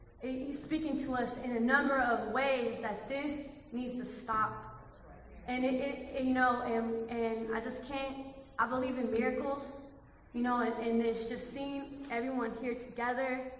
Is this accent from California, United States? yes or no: yes; Oakland, California, United States; we lived in Oakland. I'm from Oakland.